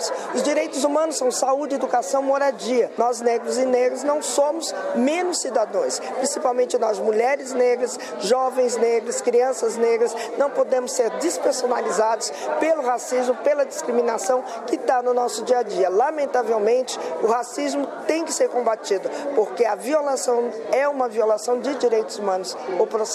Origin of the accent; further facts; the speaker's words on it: Brazil; o compromisso que nós, enquanto brasileiros e brasileiras, temos no combate ao racismo e à discriminação